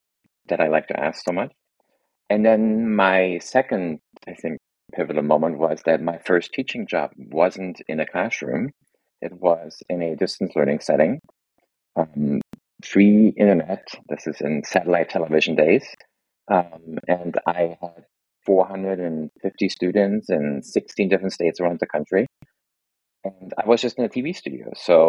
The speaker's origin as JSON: {"language": "English", "country": "Germany", "tie": "born or raised there", "second_language": "English", "said": "I was born and raised in East Germany, was a teenager during the revolution of 1989."}